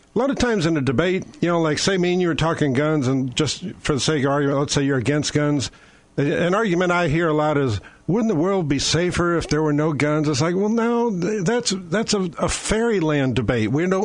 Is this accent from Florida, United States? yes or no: no; Oklahoma, United States; And I'm an Okie, so we're talking guns, the Texan and the Okie.